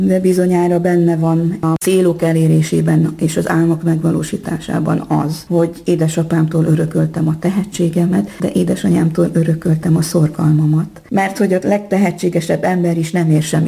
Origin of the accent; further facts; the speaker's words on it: Korond, Transylvania, Romania; now in Hungary; Itt az anyaországban, Budapest szívében, és Erdélyben pedig, hát a Székelyföld szívében, Korondon. Úgyhogy mégiscsak szerencsés vagyok, hiszen Magyarország a hazám, és Erdély a szülőföldem, az édesanyám.